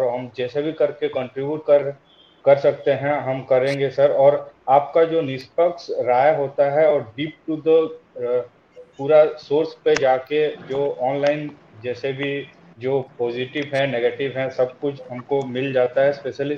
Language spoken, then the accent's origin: Hindi; Odisha, India; मैं उड़ीसा से हूँ, सनातन से जुड़ा हुआ आदमी हूँ सर, ब्राह्मण परिवार से हूँ